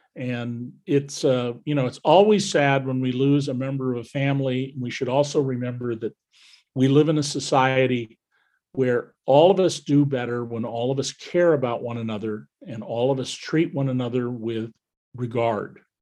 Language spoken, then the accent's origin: English; Santa Cruz, California, United States; My brother … I grew up in Santa Cruz, California.